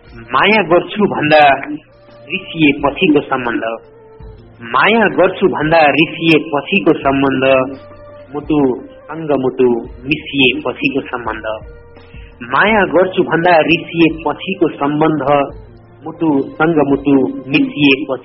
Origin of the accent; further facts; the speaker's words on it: Koshi Province, Nepal; मेरो चाहिँ सगरमाथा अञ्चल खोटाङ जिल्ला वपुलुङ गाविस पर्छ।